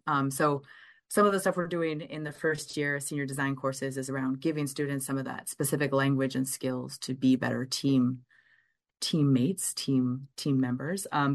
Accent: California, United States; moved away as an adult; now in Madison, United States; I came here actually from California many years ago now for my graduate work in biology, of all things, and happened to love Madison, ended up staying

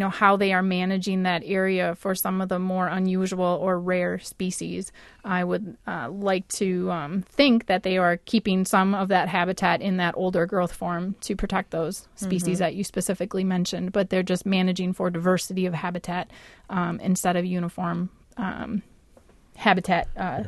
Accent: Sheboygan, Wisconsin, United States; I grew up in the Sheboygan area, so I've been to that site.

